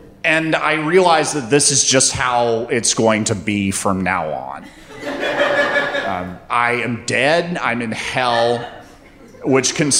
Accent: North Carolina, United States; I grew up in North Carolina. I go to school in Athens. I work for a magazine. I have a single mom who lives in Asheville.

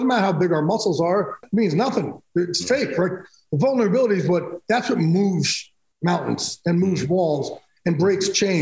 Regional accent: New Jersey, United States; I'm from Jersey Shore, so there's a lot of that going on.

